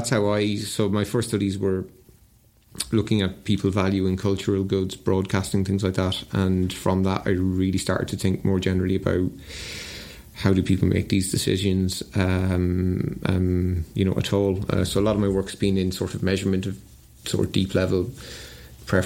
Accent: Ireland; I started off very interested in the psychology of recessions growing up in Ireland in the 80s.

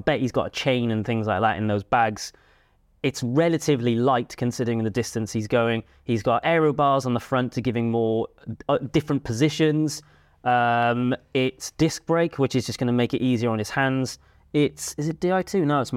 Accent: Cardiff, Wales, United Kingdom; So this is back when I lived in Cardiff. I grew up in Cardiff.

